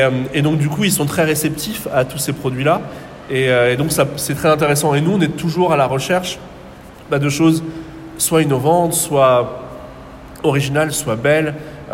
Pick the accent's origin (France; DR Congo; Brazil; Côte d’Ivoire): France